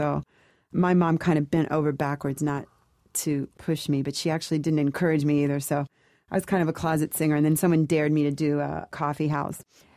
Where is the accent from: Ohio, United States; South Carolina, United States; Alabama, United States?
Ohio, United States; Forest Park; I grew up in Forest Park back in the days when parents let their kids out all day.